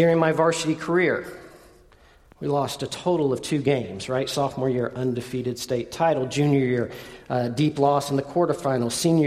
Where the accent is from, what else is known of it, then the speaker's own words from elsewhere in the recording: Southlake, Texas, United States; I grew up in Southlake. Don't think Southlake of today. Think Southlake of a long time ago. If you guys drove through there in 1984 when we moved there, you wouldn't know it was Southlake. It was this little sleepy town.